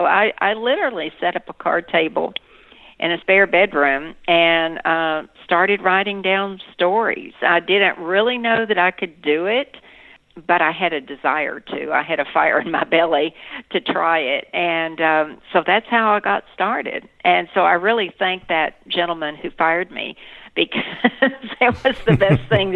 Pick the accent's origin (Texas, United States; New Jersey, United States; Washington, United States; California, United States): Texas, United States; And I've been asked this question before. Did growing up in Texas contribute to your storytelling? And I give an unequivocal yes.